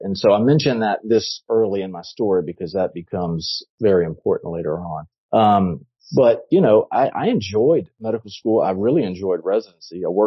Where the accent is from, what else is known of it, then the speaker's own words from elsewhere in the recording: Louisiana, United States; also born or lived in Houston; So I'm from Louisiana. I went to LSU as an undergrad and majored in history, of all things. Went to medical school in New Orleans and then matched at Baylor in Houston.